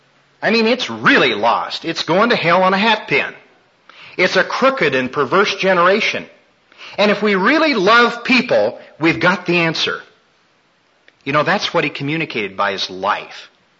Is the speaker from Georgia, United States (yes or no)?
no; Smith Center, Kansas, United States; Now, I come from Smith Center, Kansas. Has anybody ever heard of Smith Center, Kansas?